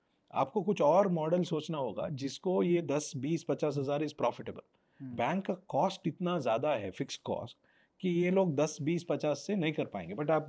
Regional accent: Karnataka, India; मैं कोस्टल कर्नाटका से आता हूं

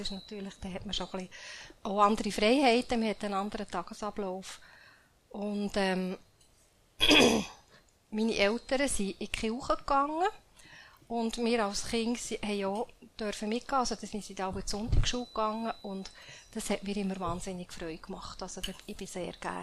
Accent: Bern, Switzerland; Ich bin als Berner Mädchen ins Auto aufgewachsen.

